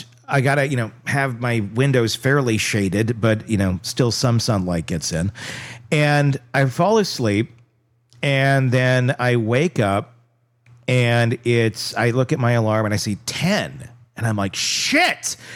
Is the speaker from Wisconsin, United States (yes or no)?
yes; Wisconsin, United States; Because we're from Wisconsin, which you think, oh, it's pretty similar